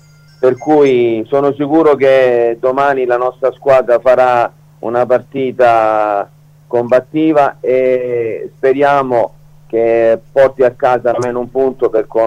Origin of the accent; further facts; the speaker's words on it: Reggio Calabria, Calabria, Italy; Io da calabrese auguro ai crotonesi e alla squadra